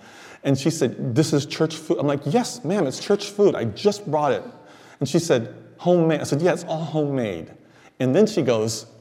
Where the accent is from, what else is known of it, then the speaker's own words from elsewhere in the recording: Honolulu, Hawaii, United States; also born or lived in Seattle; So my background is Japanese. I'm from Seattle and Honolulu. I was born in Honolulu.